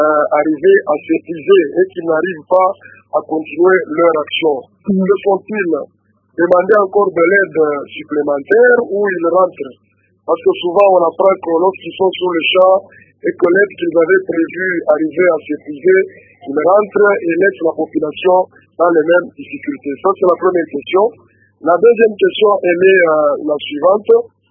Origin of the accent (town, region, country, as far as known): DR Congo